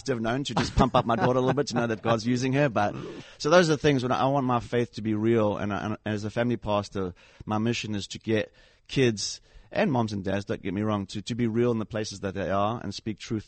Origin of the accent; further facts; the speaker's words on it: Durban, KwaZulu-Natal, South Africa; accent: South African; moved away as an adult; now in United States; This is a South African accent, born and raised in Durban.